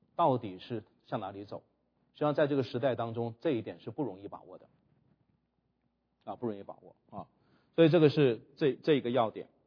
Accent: China; 我们中国人叫审时度势

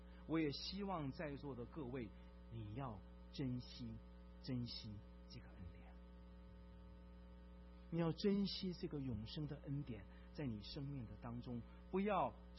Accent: Jiamusi, Heilongjiang, China; born there; 我是生在黑龙江省佳木斯市，那个小城市小到一个地步

